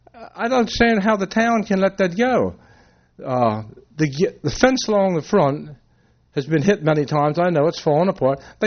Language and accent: English; Smyrna, Delaware, United States; I was born in Smyrna, probably what you call an old homegrown tomato. I sat on here 15 years, been involved in the fire company 50-some years, and I'm proud to be from Smyrna.